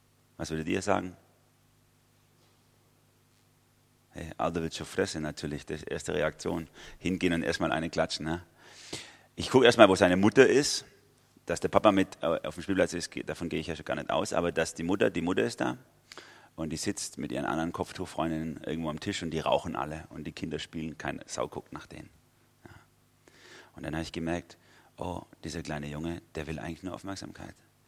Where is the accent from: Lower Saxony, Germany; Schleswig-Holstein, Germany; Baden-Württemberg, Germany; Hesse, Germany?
Baden-Württemberg, Germany; Karlsruhe; ich komme aus Karlsruhe, bei uns in der Stadt ist es schon, gibt es in der Stadt über 6000 Türken allein und noch tausende von anderen.